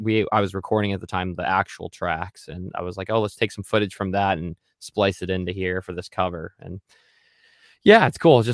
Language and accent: English; Iowa, United States; I'm originally from Iowa, and yeah, it's really cold there.